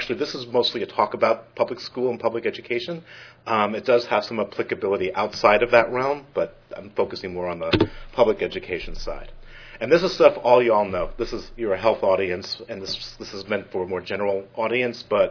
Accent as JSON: {"language": "English", "region": "Rhode Island", "country": "United States", "said": "So as you all know, I'm from Rhode Island"}